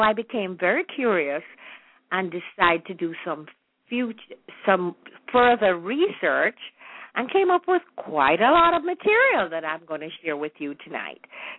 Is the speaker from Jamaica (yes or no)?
yes; Kingston, Jamaica; I was born and raised in Kingston, spent all my holidays in Savlamar, where my mother was born, and I have had a lot of old relatives there.